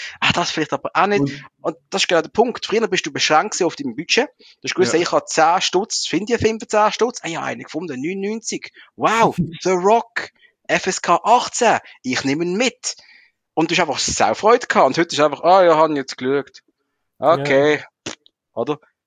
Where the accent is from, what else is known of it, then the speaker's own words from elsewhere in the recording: Muttenz, Basel-Landschaft, Switzerland; Wir haben noch Videotheken gehabt. Also im Ort, wo ich aufgewachsen bin, Muttens